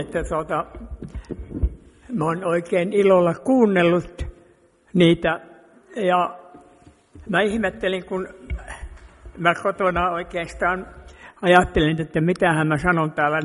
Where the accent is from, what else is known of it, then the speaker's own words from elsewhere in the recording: Jakobstad, Ostrobothnia, Finland; born there; Minähän olen syntynyt täällä Pietarsaaressa